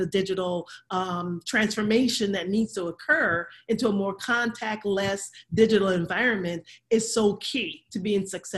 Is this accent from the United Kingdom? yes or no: no; St. Croix, U.S. Virgin Islands; Yeah, I'm originally from the Caribbean. And so within the Caribbean, where I'm from, St. Croix, like 89% of our gross revenues come from tourism.